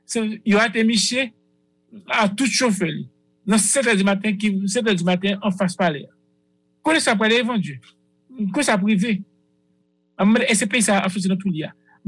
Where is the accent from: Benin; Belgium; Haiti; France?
Haiti; en tant que frère, en tant que haïtien.